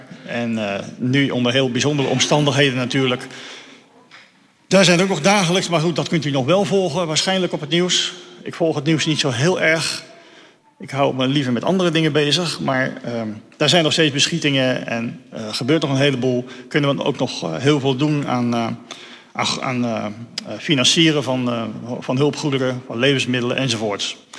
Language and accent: Dutch; Dedemsvaart, Overijssel, Netherlands; voor degenen die me niet kennen. Ik kom uit Dedemsvaart.